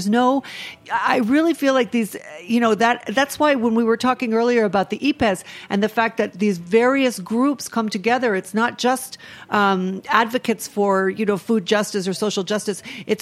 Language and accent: English; Rhode Island, United States; I am from a small state in New England. I'm from Rhode Island